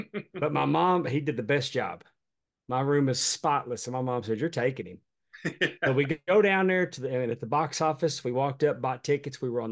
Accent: Dallas, Texas, United States; Oh, yeah. I was born and raised in Dallas.

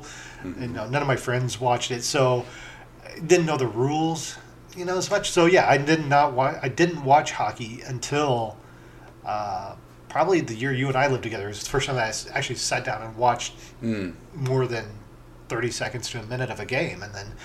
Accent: St. Louis, Missouri, United States; my interaction with hockey at that time is growing up near St. Louis, we had KPLR, Channel 11 was the independent station that showed the Blues game.

